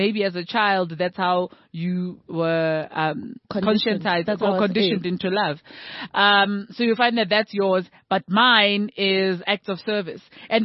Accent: South Africa; it speaks to our psyche. It speaks to our national pride. You know, it speaks to how we see ourselves as South African.

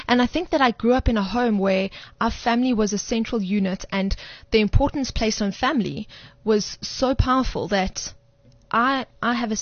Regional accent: South Africa; If somebody says, where's home? South Africa's home. Right. Therefore, I'm South African first.

